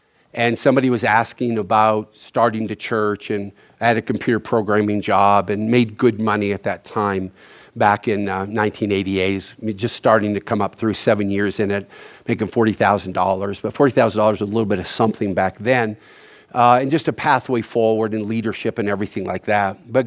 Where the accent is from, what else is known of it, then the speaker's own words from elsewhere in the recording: Maine, United States; And the only problem with that is that I grew up on the Canadian border in northern Maine.